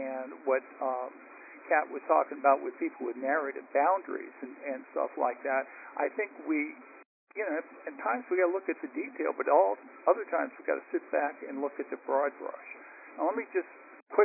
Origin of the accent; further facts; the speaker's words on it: New Orleans, Louisiana, United States; I'm from New Orleans, and I know the places and the people involved.